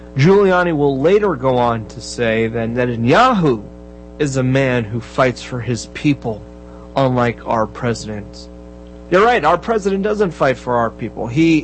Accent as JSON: {"language": "English", "region": "Florida", "country": "United States", "tie": "born or raised there", "said": "We got people like Debbie Wasserman Schultz from my hometown, by the way. She's the congressman from my hometown"}